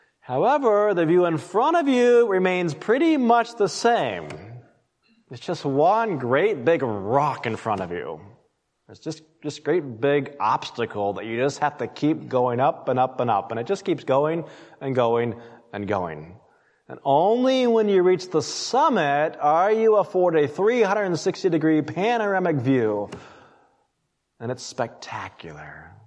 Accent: Colorado, United States; I grew up in Colorado, as you know, and I grew up climbing out in the Rockies.

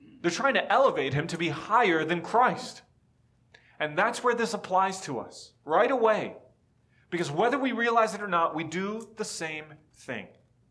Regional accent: Miami, Florida, United States; I grew up in Miami.

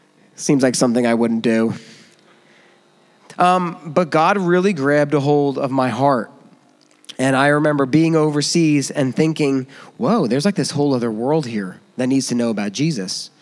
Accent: United States; a white kid growing up in Warren County, which is very rural where I grew up.

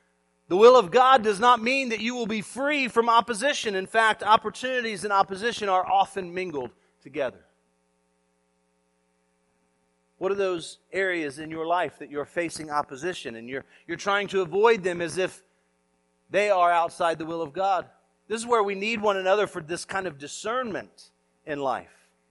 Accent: Orlando, Florida, United States; I was born and raised in Florida, born and raised here in Orlando

